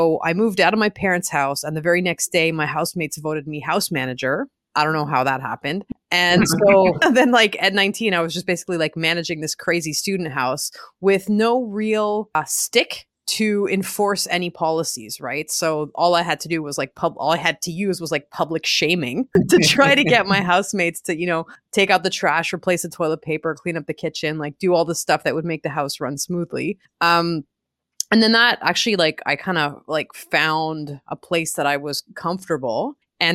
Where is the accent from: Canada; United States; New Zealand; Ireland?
Canada; Montreal, Quebec; now in Toronto, Canada; When I was 19, I moved to Toronto. I'm from Montreal.